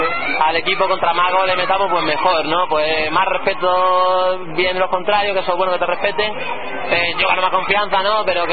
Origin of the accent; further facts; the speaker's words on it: Málaga, Andalusia, Spain; Incluso yo soy de Málaga